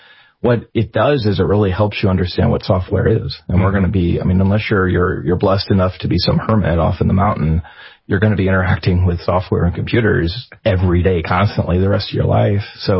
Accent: Missouri, United States; I'm originally from Missouri, and I've taught at several institutions there.

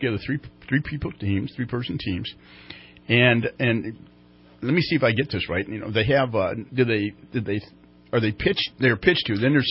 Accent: the South, United States; You had some great greens when I was growing up in the South

